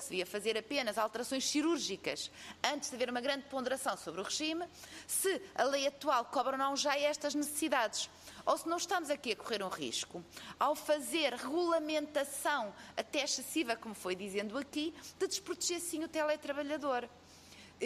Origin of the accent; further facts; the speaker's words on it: Norte, Portugal; Eu também sou do Alto Minho